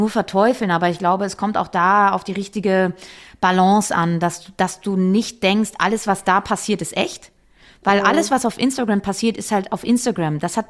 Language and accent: German; Cologne, North Rhine-Westphalia, Germany; Und es findet in meiner Heimatstadt Köln statt